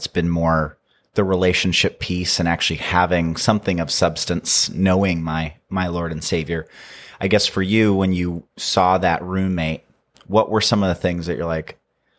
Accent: Philippines; I grew up in the Philippines

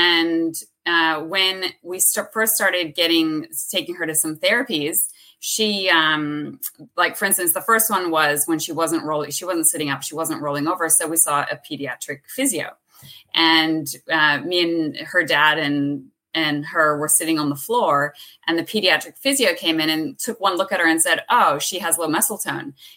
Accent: California, United States; moved away as an adult; now in Australia; So I am originally from California. I came out to Australia when I was 24. And I started my life here, fell in love with the Aussie lifestyle and found an opportunity to be able to stay.

